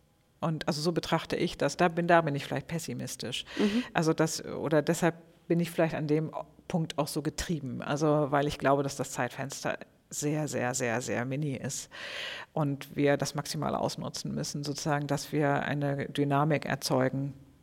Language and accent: German; North Rhine-Westphalia, Germany; bei uns im Ruhrgebiet, oder da komme ich ja her